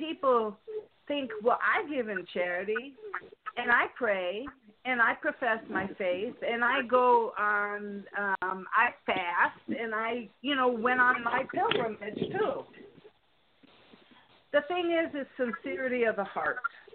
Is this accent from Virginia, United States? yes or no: no; Chicago, Illinois, United States; now in California, United States; I'm originally from Chicago, but right now I'm in California.